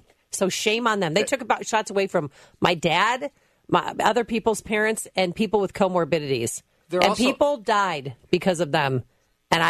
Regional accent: Chicago, Illinois, United States; but also as a Chicagoan and as a concerned parent who's on edge every night

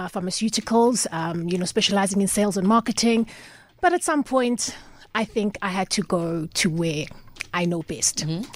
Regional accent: Soweto, Gauteng, South Africa; also born or lived in Glen Vista; So I grew up in Soweto, right? I moved to Glen Vista, which I spent most of my youth years.

